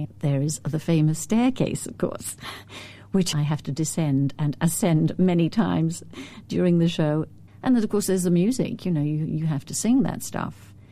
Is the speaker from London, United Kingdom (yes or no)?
yes; London, United Kingdom; also born or lived in Wales; I'm half Welsh. When I was a kid, my sister and I used to, when the bombarding was bad in London, we would be sent off to Wales to stay with our grandparents in Pentrebach.